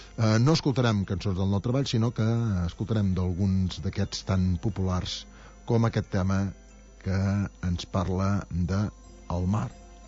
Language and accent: Catalan; Girona, Catalonia, Spain; Donant-li aquesta importància dels com a gironins i com els que ens sentim.